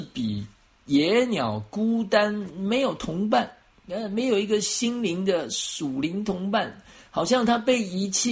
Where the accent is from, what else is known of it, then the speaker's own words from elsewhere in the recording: China; 我们中国人是很喜欢吃的啊